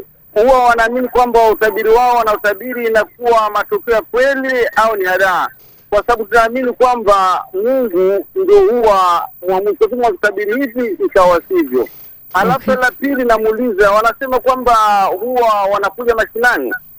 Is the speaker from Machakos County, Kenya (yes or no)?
no; Mombasa, Mombasa County, Kenya